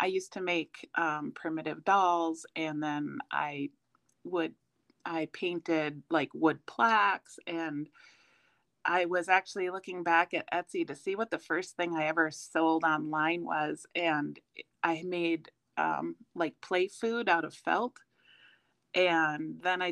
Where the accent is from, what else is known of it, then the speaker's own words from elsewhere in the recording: Minnesota, United States; now in Tucson, United States; I grew up in the Midwest, Minnesota area, but now I'm in the desert.